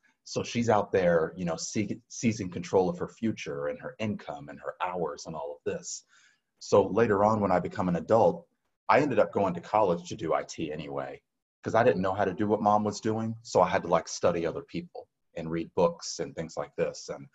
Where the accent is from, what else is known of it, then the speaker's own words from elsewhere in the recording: Decatur, Georgia, United States; also born or lived in Marietta / Kennesaw / Woodstock; I feel like I'm from anything that's North Metro. I've been in Marietta, in Kennesaw, in Woodstock, and I was born in Decatur.